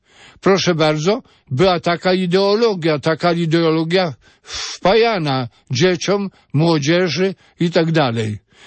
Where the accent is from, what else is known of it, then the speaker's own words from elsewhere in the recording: Rosciszewo, Masovian Voivodeship, Poland; okupacja niemiecka w Polsce i w mojej wiosce, mała wioska, i dziesiątki ludzi zginęło.